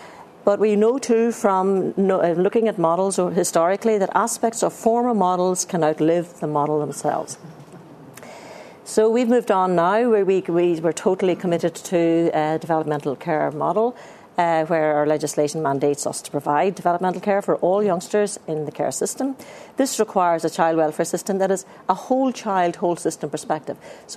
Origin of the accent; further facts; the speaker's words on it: Ireland; as I said, I'm from Ireland